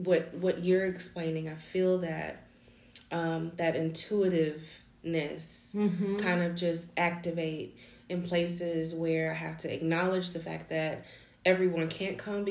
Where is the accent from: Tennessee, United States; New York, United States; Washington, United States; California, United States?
Tennessee, United States; Memphis; This is really confirming because, you know, we're originally from Memphis.